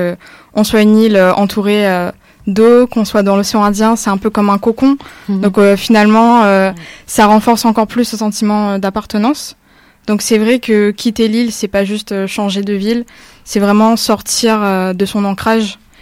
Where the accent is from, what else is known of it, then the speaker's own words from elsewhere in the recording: Réunion, France; nous, en tant que Réunionnais